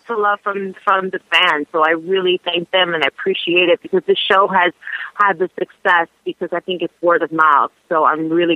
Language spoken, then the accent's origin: English; New York City, New York, United States; I grew up in the Bronx, in the Norwood section of the Bronx